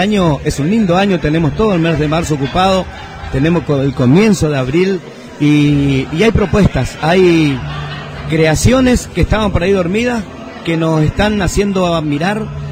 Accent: Corrientes, Argentina; somos de acá, somos del interior, somos de Corrientes

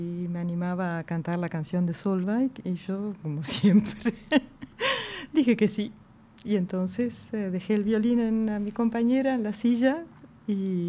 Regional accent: Tandil, Buenos Aires Province, Argentina; Bueno, yo en realidad vine de Tandil para estudiar el violín

